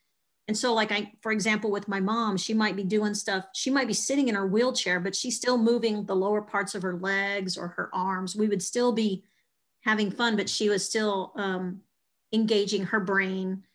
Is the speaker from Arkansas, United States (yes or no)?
no; Texas, United States; I'm from South Texas, where a lot of people spoke Spanish, and so I knew enough to know we were talking about work or if somebody was calling me a bad name, for example, but I never fluent.